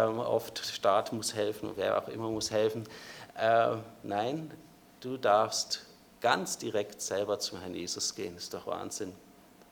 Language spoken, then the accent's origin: German; Frankfurt, Hesse, Germany; Ich kriege keinen Sieg über Sünde, ich als Frankfurter nicht.